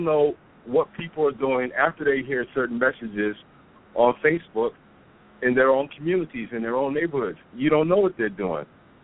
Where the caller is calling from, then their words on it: Connecticut, United States; I'm calling from Connecticut.